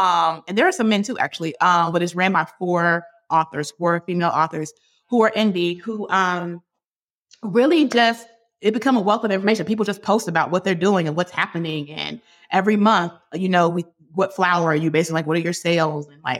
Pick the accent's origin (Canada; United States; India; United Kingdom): United States; Hampton, Virginia; We grew up together in Hampton, Virginia, but his family's from Ghana.